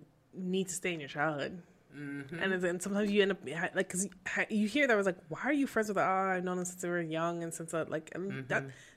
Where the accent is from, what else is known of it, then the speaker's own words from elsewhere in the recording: Laval, Quebec, Canada; I grew up in Laval and Chamonix, and so we had our little black crew, because we had to, you know, unite.